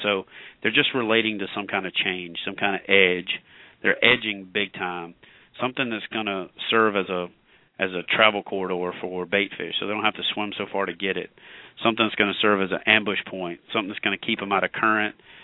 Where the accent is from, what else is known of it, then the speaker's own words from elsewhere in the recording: Jonesville, Louisiana, United States; I grew up in Jonesville, Louisiana, and that's like 10 miles from where rattle trap, the real rattle traps are out of Alexandria